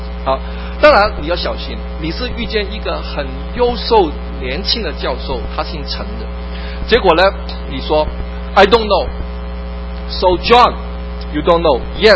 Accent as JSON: {"language": "Chinese", "country": "China", "said": "今天我们都是中国人，我们应该以自己的民俗和文化为光荣。"}